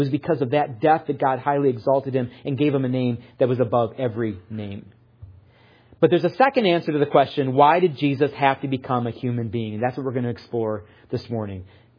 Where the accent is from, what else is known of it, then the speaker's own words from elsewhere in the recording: Michigan, United States; many of them were not like those that I grew up with in Michigan.